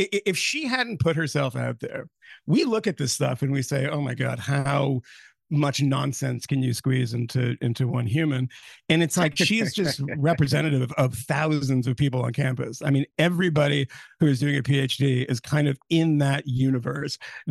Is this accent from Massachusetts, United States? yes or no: yes; Concord, Massachusetts, United States; I'm from Concord, yeah. Massachusetts.